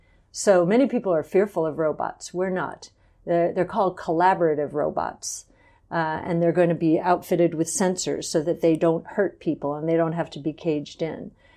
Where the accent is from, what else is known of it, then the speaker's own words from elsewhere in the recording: California, United States; now in New York, United States; When I was growing up and when I moved from California to New York, I was too expensive for me to call my parents every day.